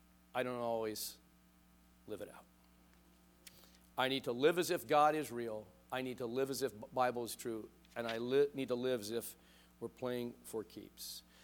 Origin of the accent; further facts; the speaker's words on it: Van Nuys, California, United States; I grew up in Catholic school. I went to Catholic school grade 1 through the middle of grade 11. I actually, in Van Nuys, St. Bridget of Sweden.